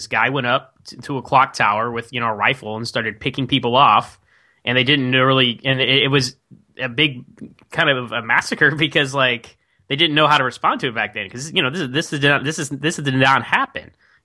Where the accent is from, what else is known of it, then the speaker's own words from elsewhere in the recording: Texas, United States; So for me personally, like, so I'm from Texas, America, right?